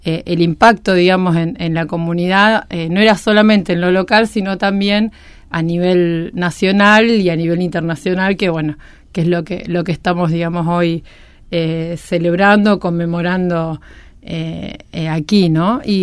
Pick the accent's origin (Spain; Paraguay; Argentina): Argentina; Patagonia; Soy nacida